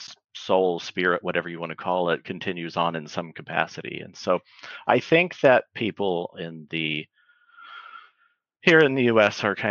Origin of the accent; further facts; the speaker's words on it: Indiana, United States; now in California, United States; I was originally from Indiana. I moved to California back in 2017